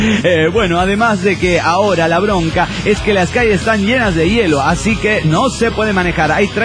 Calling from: Atlanta, Georgia, United States; Aquí en Atlanta estamos en medio de un caos

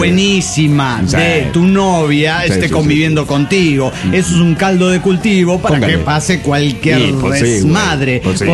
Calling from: La Paz, Bolivia; de La Paz, Bolivia.

